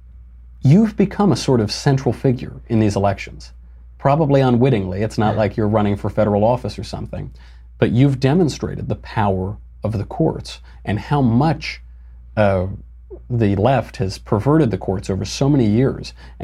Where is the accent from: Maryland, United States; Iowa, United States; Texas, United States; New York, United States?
New York, United States; now in Los Angeles, United States; I'm from New York, I live